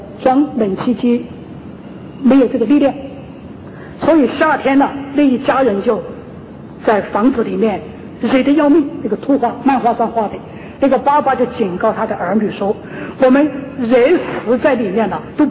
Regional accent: China; 我就想到在我的老家，在大陆上算是中上的家庭

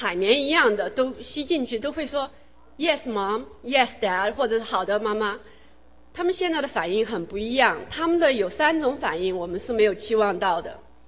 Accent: China; 那我们作为中国人的父母呢

